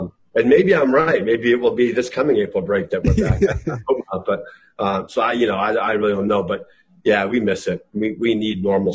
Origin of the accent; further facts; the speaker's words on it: Farmington, Maine, United States; I grew up in Farmington.